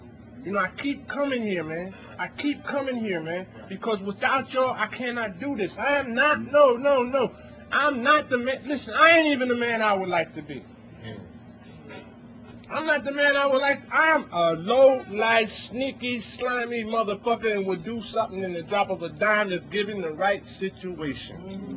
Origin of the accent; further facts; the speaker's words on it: New York City, New York, United States; because I'm from Bed-Stuy, Bushwick area, and I got clean in Manhattan